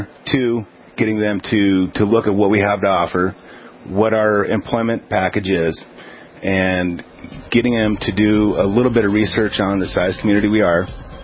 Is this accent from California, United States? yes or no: yes; California, United States; moved away as an adult; also born or lived in North Dakota; Originally, I came from Southern California, and the U.S. Air Force took me to Minot as my first station. So ever since then, I've traveled with the Air Force all over the world, but I came back to North Dakota.